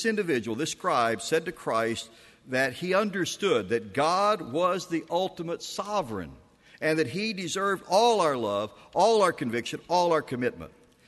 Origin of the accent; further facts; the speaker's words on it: the South, United States; Now, I grew up in the South. We've lived in the Northeast, and I'll tell you, they are very different.